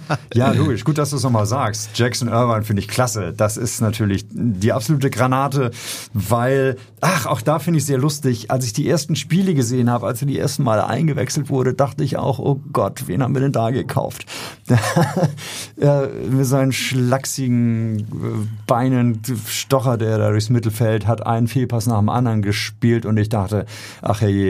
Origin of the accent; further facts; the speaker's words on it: Hamburg, Germany; Also das wäre herrlich und würde mich natürlich als Hamburger sehr, sehr freuen.